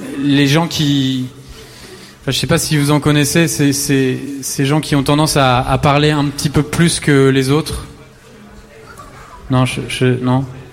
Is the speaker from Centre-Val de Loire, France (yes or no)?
yes; Orléans, Centre-Val de Loire, France; parce qu'on vient d'Orléans